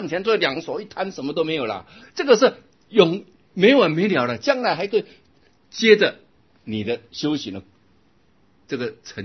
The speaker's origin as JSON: {"language": "Chinese", "country": "China", "said": "我们中国人很能忍啊，真的很能忍"}